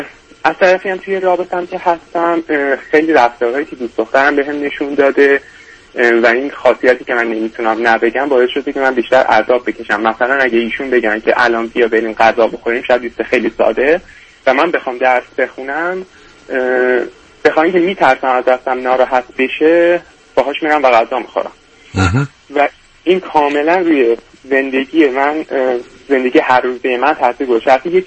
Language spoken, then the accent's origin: Persian; Iran; now in Australia; حدود 3 سال هستش که از ایران مهاجرت کردم اومدم استرالیا